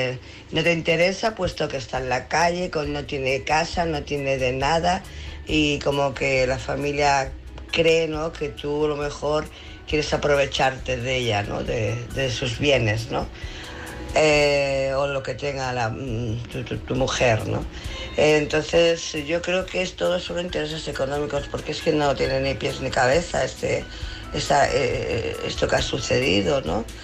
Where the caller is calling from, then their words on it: Barcelona, Catalonia, Spain; de Barcelona.